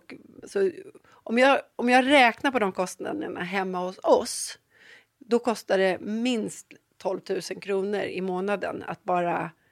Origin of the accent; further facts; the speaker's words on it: Stockholm, Stockholm County, Sweden; jag är uppväxt i Stockholm men har alltid varit så här, i en familj som är nära naturen, mycket djur. Vi hade, även fast vi bodde i Stockholm, så hade vi höns och kaniner och getter och får och hästar.